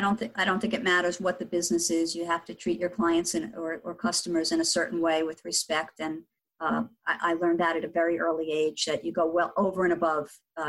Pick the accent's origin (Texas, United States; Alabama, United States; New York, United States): New York, United States; Staten Island; I grew up in Staten Island, New York.